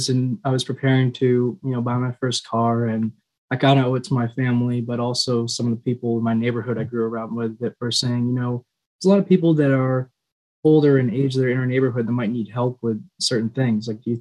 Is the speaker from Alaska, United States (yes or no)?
no; Maine, United States; I'm from Maine, and so I do a ton of hiking.